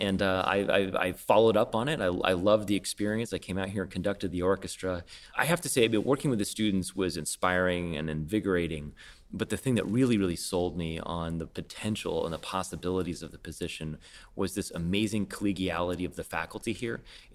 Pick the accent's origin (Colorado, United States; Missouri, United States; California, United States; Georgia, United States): Colorado, United States; also born or lived in Bloomington, Indiana; I was born in Indiana near the famous music school in Bloomington, where my family has lots of ties and continues to have ties there. I grew up in Colorado on a ranch